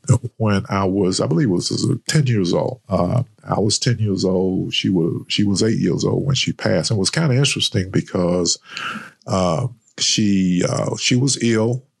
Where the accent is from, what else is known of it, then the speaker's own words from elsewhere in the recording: Rocky Mount, North Carolina, United States; I grew up in Rocky Mount, by the way, which is about an hour east of Raleigh.